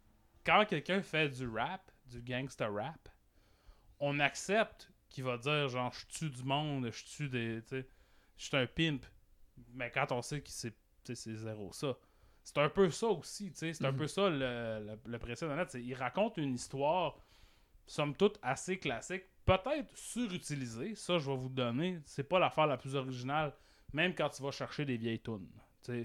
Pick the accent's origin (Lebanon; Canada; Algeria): Canada; Arvida, Quebec; Puis je les voyais, tu sais, en VHS, dans la cave, chez nous, à Arvida.